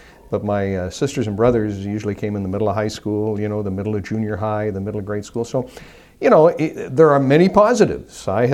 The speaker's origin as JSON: {"language": "English", "town": "Invermere", "region": "British Columbia", "country": "Canada", "tie": "born or raised there", "also_born_or_lived": "Connecticut, United States / Edmonton, Canada / Hamilton, Canada", "said": "I grew up in Invermere, and so, but then grades 6 and 7 in Connecticut"}